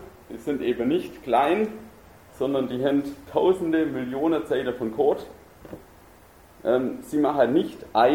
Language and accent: German; Baden-Württemberg, Germany; accent: Swabian; Ich rede Schwäbisch, also ich schwätze.